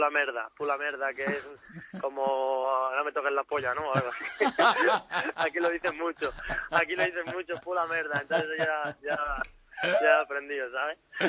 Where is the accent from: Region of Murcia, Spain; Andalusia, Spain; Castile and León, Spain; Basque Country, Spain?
Andalusia, Spain; now in Romania; Y yo encima que soy andaluz